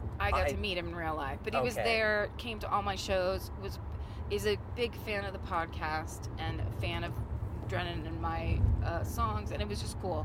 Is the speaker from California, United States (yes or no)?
yes; California, United States; maybe this is just because I'm from California, and so snow places look similar to me